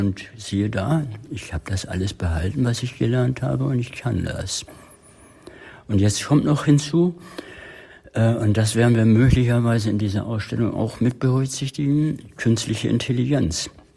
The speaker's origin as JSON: {"language": "German", "region": "Northern Germany", "country": "Germany", "said": "Und ich habe hier als Norddeutscher eine gewisse Freibeutermentalität."}